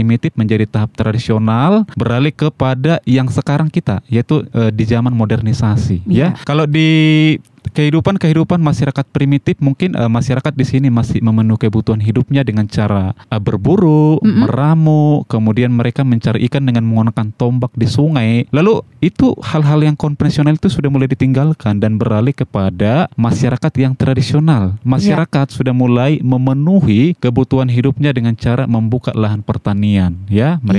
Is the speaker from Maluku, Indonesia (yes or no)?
no; Pematangsiantar, North Sumatra, Indonesia; born there; now in Tanjung Pinang, Indonesia; saya lahir di Siantar, tapi ya, sekarang sudah menetap dan berdomisili di Kepulauan Riau